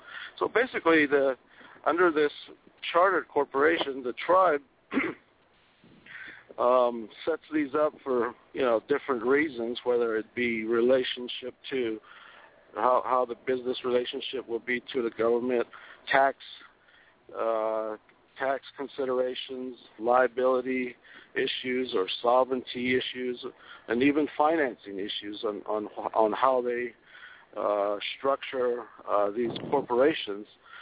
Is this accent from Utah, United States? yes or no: yes; Ennis, Utah, United States; I am from Ennis, Utah, and I served on the Navajo Nation Oil and Gas Board